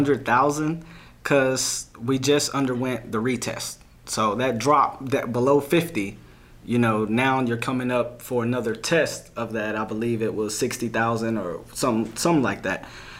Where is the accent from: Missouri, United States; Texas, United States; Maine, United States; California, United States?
Texas, United States; Temple; also born or lived in Germany; now in Dallas, United States; Well, I'm originally from Temple, Texas. Graduated there from the high school. Went to the Air Force. Did my time there. Lived in Germany. Did my TED Talks and stuff. And then now I'm back in Dallas.